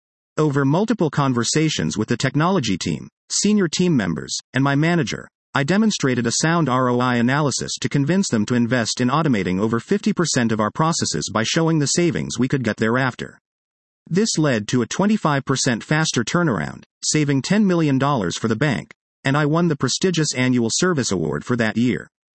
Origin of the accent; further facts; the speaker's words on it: Nigeria; accent: Nigerian; English is a second language; I had not realized that most people struggled to understand my Nigerian accent, made more difficult by my pace of speaking.